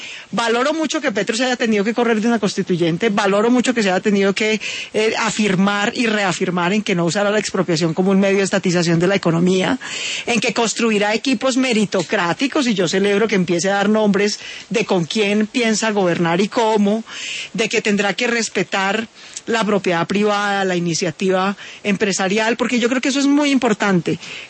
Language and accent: Spanish; Colombia; aquí todos vamos a seguir siendo colombianos